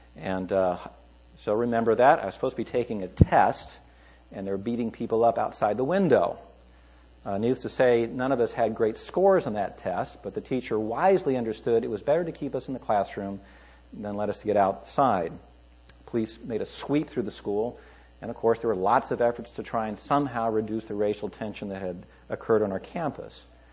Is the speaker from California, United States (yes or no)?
yes; California, United States; I always say I'm a Californian.